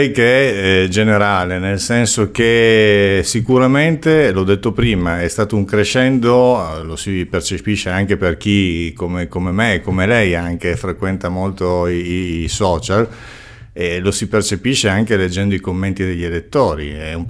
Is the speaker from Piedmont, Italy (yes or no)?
yes; Casale Monferrato, Piedmont, Italy; io vengo da Casale Monferrato dove per esempio siamo attorno al 18%